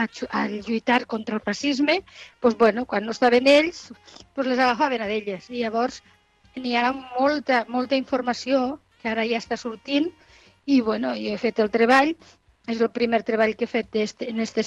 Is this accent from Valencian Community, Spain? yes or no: yes; Valencian Community, Spain; parlo en català, no m'importa, a més sóc valenciana, vull dir que és el mateix. Però al moment d'escriure i de fer un discurs una mica llarg, ho faig bé millor en castellà.